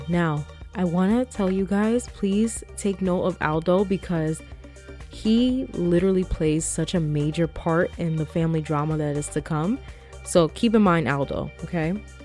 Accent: New York, United States; So shout outs to my home state of New York.

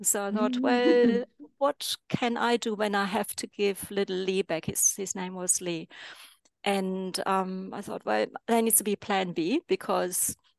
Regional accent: Germany; now in Australia; So obviously, as you can hear, I'm not Australian. So I migrated from Germany in 1991.

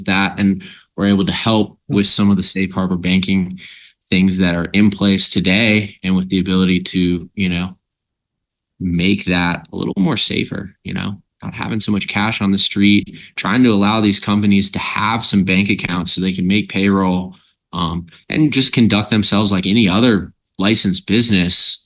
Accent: South Carolina, United States; And growing up in South Carolina, it's still highly illegal.

